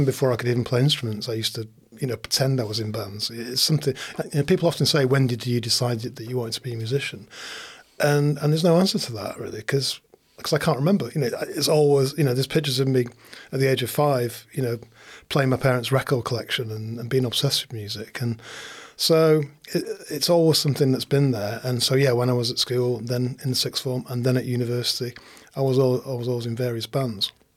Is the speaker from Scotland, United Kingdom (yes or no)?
no; Manchester, North West England, United Kingdom; also born or lived in Leeds; I was actually born in Leeds, in Bramley, and my parents moved to Manchester when I was three. So I grew up in Manchester. Because my dad's from Leeds, my mum's from Manchester.